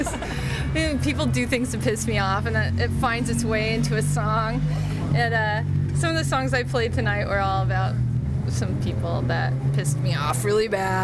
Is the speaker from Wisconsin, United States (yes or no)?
no; Orange, California, United States; also born or lived in Mission Viejo; Till I was about 10, Mission Viejo. Till I was about 20, Orange. Orange County.